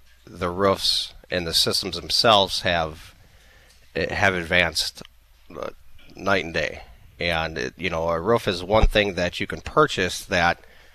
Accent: Greendale, United States; I was born in Greendale or raised in Greendale. Went to Greendale High School, and I live in Greendale.

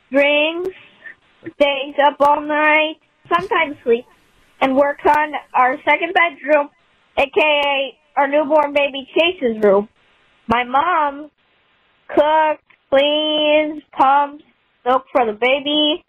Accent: El Cajon, California, United States; from El Cajon.

